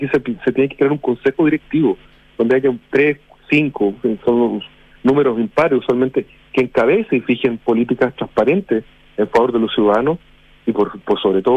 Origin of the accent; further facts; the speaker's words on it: Chile; sobre todo como chileno